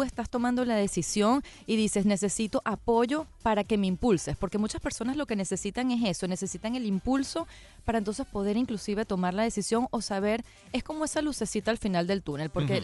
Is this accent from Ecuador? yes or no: no; Sicily, Italy; Ah, siciliana.